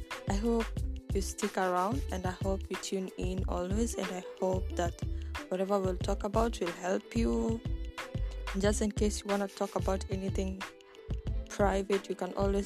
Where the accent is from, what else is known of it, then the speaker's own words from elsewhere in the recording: Central Kenya, Kenya; first language Kikuyu; English is a second language; My native language is Kikuyu. It's from Kenya, central Kenya, a Bantu language, because I'm a Kenyan and I'm a Bantu girl. So yeah, the next language I can speak Kikuyu, Swahili, English, a little Arabic